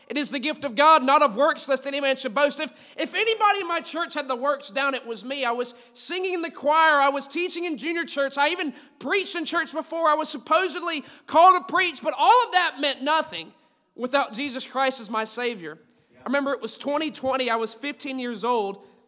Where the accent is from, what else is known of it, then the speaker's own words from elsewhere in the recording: Georgia, United States; I'm from Southeast Georgia. If you can't tell by the accents, I'm a little far from home.